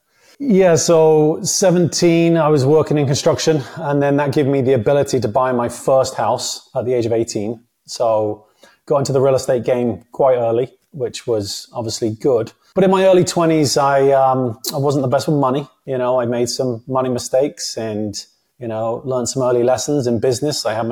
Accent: England, United Kingdom; I grew up in England, single mom, 3 boys on welfare.

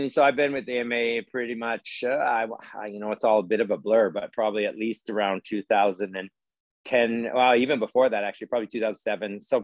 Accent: Cold Lake, Alberta, Canada; also born or lived in Ontario / British Columbia; So I actually was all over in Ontario, BC, but actually did graduate high school from big old Cold Lake, Alberta, actually.

